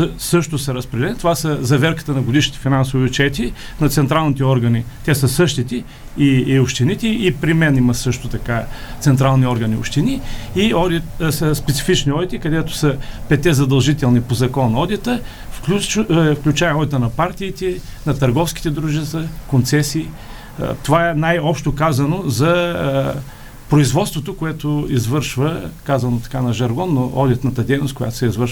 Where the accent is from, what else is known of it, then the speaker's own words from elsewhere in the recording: Bulgaria; аз съм от Северна България